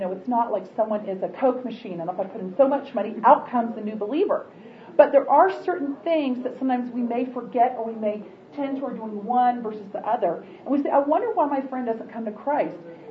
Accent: Florida, United States; I also worked in Vancouver, Canada. I'm from Florida. So I have a lot of experience, I would say, in settings that are not traditionally Bible Belt.

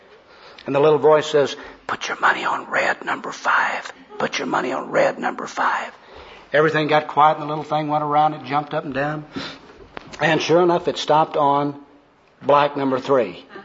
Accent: Oklahoma, United States; I remember I come from Oklahoma, and there's a dairy there that says you never outgrow your need for milk.

